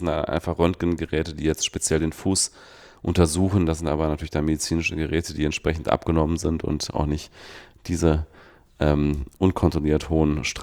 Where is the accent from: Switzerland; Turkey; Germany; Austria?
Switzerland; Also das hätte ich sogar theoretisch noch als Kind in der Schweiz miterleben können